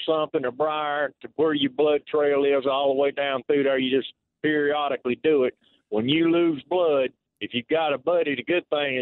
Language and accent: English; Spartanburg, South Carolina, United States; also born or lived in Union County; I'm from Spartanburg.